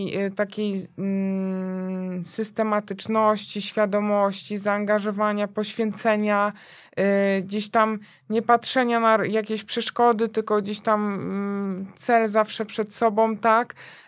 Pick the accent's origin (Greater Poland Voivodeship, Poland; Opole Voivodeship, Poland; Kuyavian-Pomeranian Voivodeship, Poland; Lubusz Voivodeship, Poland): Kuyavian-Pomeranian Voivodeship, Poland; Bydgoszcz; Tak, w Bydgoszczy, tak, bo jestem z Bydgoszczy, spakowałam się i pojechałam do Trójmiasta, do Gdyni